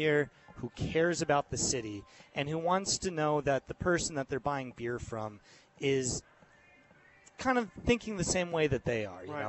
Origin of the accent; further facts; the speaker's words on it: Tucson, Arizona, United States; I'm from Tucson. I'm born and raised here. I'm second generation. I have a niece here now. So I got three generations of my family living in Tucson, which is pretty good for this city.